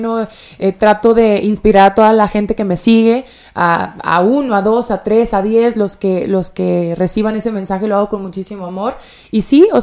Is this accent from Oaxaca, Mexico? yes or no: no; San Luis Potosí, Mexico; yo soy de provincia, yo sí. Soy de San Luis Potosí, entonces traía ya muchos acuerdos, ¿no?